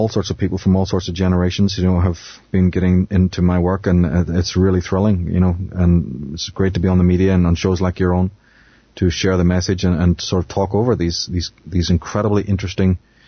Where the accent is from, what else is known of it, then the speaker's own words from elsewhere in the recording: Belfast, Northern Ireland, United Kingdom; Because growing up in Belfast, you know, of course we have the Unionists